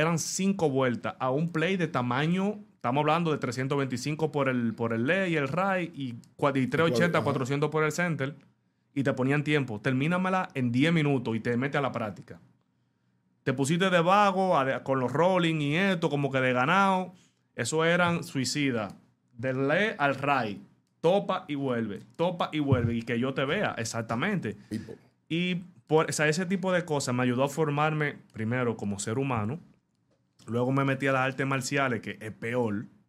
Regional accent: Azua, Dominican Republic; yo soy de Asua, eso del sur de acá del país.

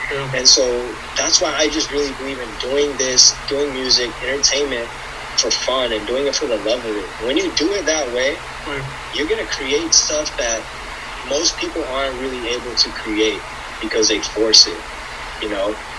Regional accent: India; born there; So I was born in India.

